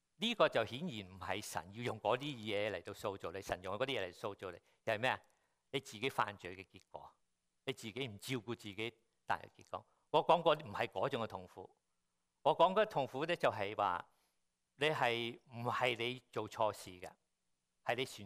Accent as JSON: {"language": "Cantonese", "country": "China", "said": "我哋中國人仲有另外一個説話叫肉不啄不成咩？"}